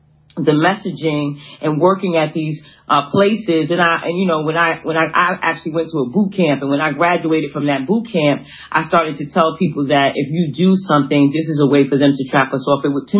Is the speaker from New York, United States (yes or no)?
yes; Brooklyn, New York, United States; I'm from Brownsville in East New York.